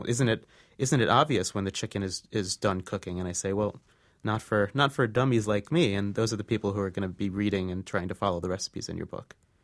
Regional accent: New Jersey, United States; I'm basically a kid. I grew up in New Jersey. I didn't go on a plane till I was 19.

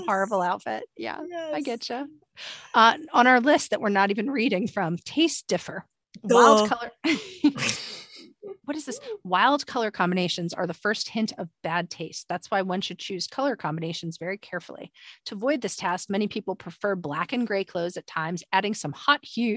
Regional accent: New York, United States; I'm telling you, as a New Yorker, you're going to have to do it, because how do you wear a skirt?

